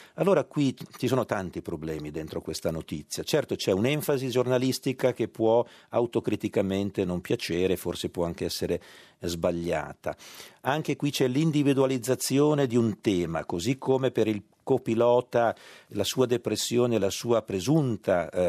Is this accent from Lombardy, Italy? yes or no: yes; Milan, Lombardy, Italy; sono di Milano, ma comunque non c'entra niente